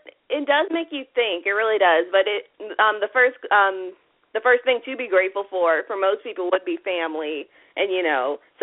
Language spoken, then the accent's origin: English; Pensacola, Florida, United States; I'm from Pensacola, Florida.